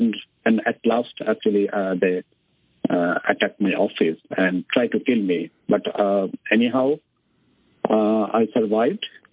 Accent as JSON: {"language": "English", "country": "Bangladesh", "tie": "born or raised there", "second_language": "English", "lives_now": "Norway", "said": "I didn't have any plan to move any other countries from Bangladesh, and I didn't have any plan for migration."}